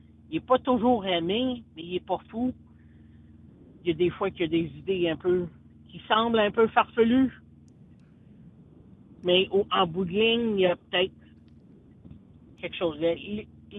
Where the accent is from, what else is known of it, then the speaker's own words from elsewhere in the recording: Quebec, Canada; born there; Je suis venue au monde dans le nord du Québec et j'ai pas l'intention de devenir américaine.